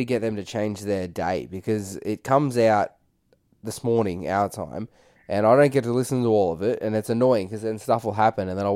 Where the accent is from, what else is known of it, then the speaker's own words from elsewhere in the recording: Chelsea, Victoria, Australia; I grew up in Chelsea, and there all my mates moved sort of like 20 minutes further away to Frankston